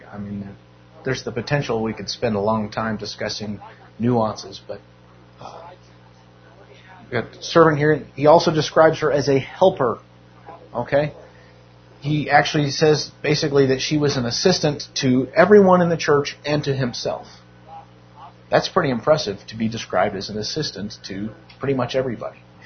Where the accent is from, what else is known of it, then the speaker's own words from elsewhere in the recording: Nevada, United States; Because growing up in Nevada in the casinos, there was none of that.